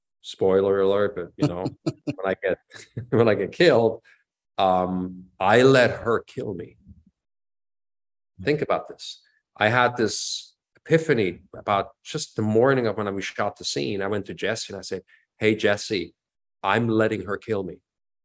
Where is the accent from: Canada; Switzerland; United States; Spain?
Switzerland; my parents were German. And so I got the chance, and I was born and raised in Switzerland, so I really had nothing to do with Germany